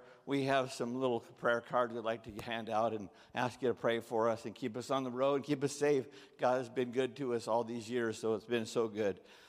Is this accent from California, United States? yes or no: yes; California, United States; So, but then we came from Northern California. We came to the Midwest